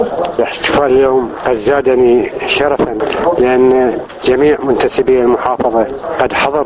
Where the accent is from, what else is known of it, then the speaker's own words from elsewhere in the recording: Baqubah, Diyala Governorate, Iraq; born there; أنا من مواليد 1946 في بعقوبة